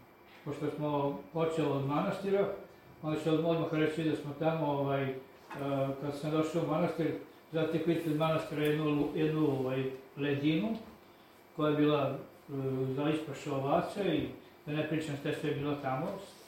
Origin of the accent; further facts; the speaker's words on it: Kovilj, Vojvodina, Serbia; Ja sam poreklom iz Kovilja. 50 godina umetničkog rada imam, 75 godina života.